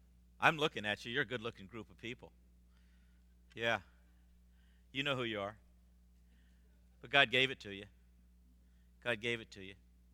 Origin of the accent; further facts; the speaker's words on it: Pittsburgh, Pennsylvania, United States; I grew up in Pittsburgh, Pennsylvania. The steel mills aren't there anymore.